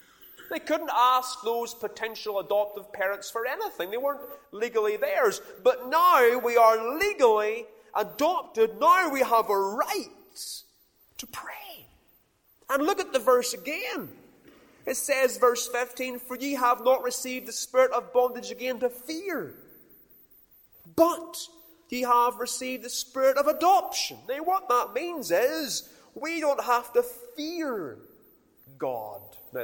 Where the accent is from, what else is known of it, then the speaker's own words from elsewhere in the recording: Ballymena, Northern Ireland, United Kingdom; I've friends that I grew up with in Ballymena.